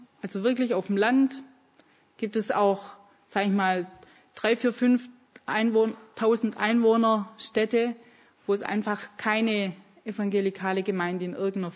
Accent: Germany; warum ich dann als Deutscher nach Bulgarien komme, um bei ihnen zu leben

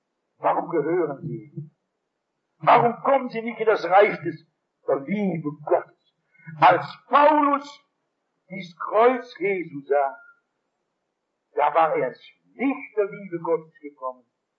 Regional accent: Essen, North Rhine-Westphalia, Germany; In meiner Heimat Essen ist in der Nähe ein Städtchen

